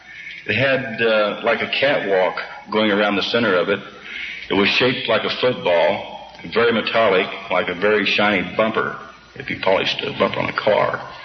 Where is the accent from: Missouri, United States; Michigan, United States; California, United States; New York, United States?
Missouri, United States; born there; also born or lived in Japan / Germany / France / Hawaii; I was born in Missouri, and I was brought up as a service brat. My father was a career man in the Air Force. I went to school in Japan, Germany, France, and Hawaii.